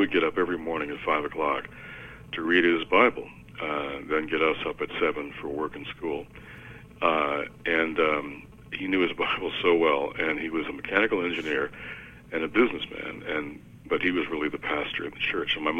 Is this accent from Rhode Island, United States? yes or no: no; Detroit, Michigan, United States; And in my hometown of Detroit, a very polarized, racially polarized city.